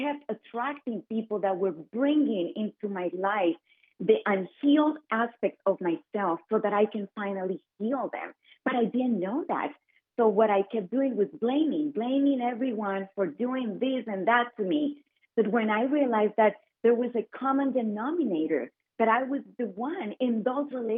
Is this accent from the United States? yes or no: no; Colombia; growing up in Colombia.